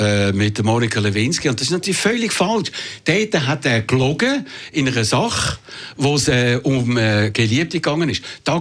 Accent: Switzerland; Als Schweizer.

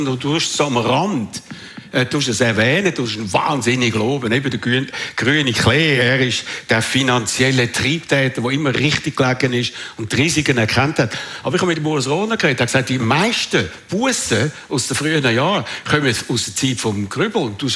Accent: Switzerland; mir als Schweizer

